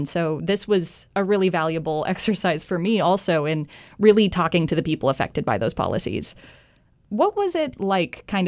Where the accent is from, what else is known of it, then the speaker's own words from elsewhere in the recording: Oregon, United States; I watched my home state become overrun. Portland saw encampments crop up in every park and on many sidewalks.